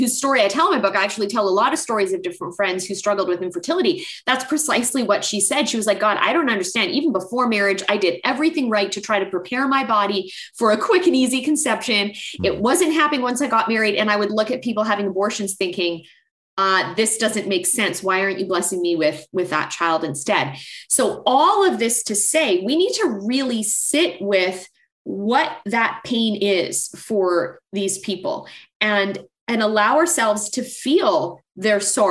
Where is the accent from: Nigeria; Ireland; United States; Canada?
Canada; as a Canadian, the population in Canada is about 35 to 40 million.